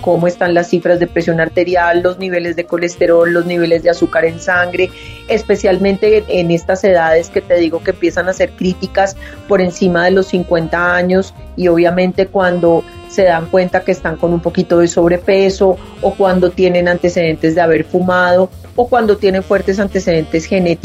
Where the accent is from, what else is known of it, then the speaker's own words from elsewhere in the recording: Colombia; En mi país, en Colombia, los impuestos asociados al licor y a los cigarrillos van para el sistema de salud